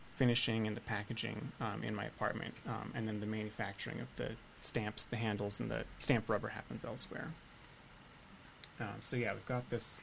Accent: Salem, Massachusetts, United States; I grew up in Salem, Massachusetts

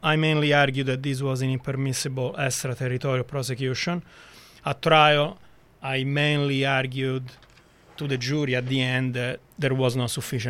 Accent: Rome, Lazio, Italy; English is a second language; Like me, Gasparini was born and raised in Rome.

